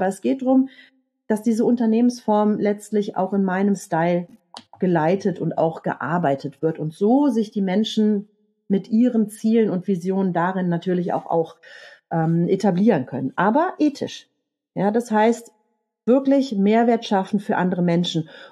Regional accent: Rhineland, Germany; Ich bin Rheinländerin, mein Herz liegt auf der Zunge.

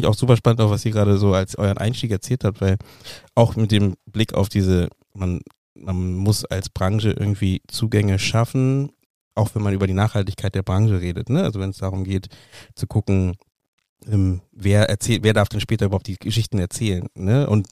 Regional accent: Germany; also ich bin im Osten groß geworden auch, also ich bin an der Grenze groß geworden zum Osten

